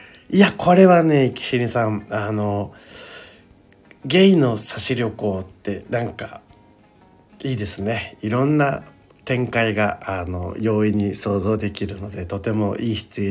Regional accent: Okinawa, Japan; 私沖縄出身なんですけど離島とかはね宮古島とか行ったことないので

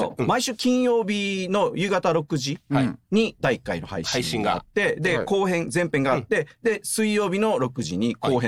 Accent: Okinawa, Japan; ずっと生まれも育ちも沖縄市ですね、

